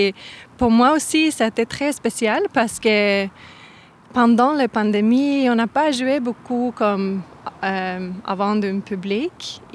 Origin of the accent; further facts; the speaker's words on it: Northern Norway, Norway; French is a second language; Moi, je viens de la Norvège et avec mon premier album, j'ai enregistré toutes les chansons là-bas, dans le nord de la Norvège. Okay. Je viens de c'est le côté comme arctique, c'est vraiment dans le nord.